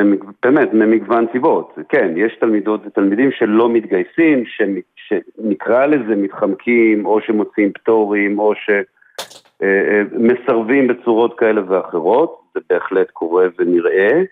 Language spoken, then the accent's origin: Hebrew; Tel Aviv, Tel Aviv District, Israel; אני תל אביבי בכל רמה